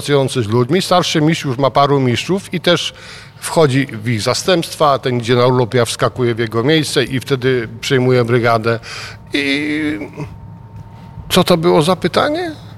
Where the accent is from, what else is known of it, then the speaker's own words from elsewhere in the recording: Złotoryja, Lower Silesian Voivodeship, Poland; Urodziłem się i wychowałem w Złotoryi, obok Legnicy.